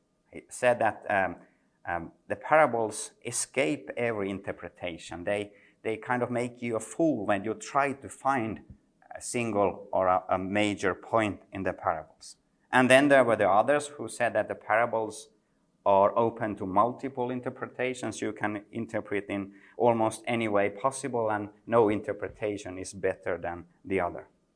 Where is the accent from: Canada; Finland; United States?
Finland; English is a second language; I come here from Finland.